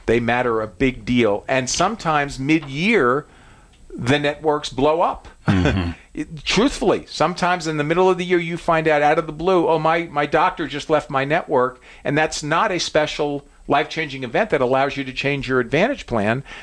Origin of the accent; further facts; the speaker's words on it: New Jersey, United States; I'm from Jersey originally, so I don't know that language.